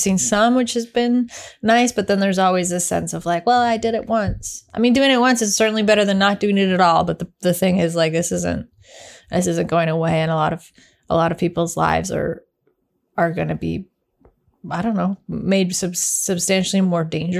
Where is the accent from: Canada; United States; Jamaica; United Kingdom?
Canada; Obviously, we're Canadian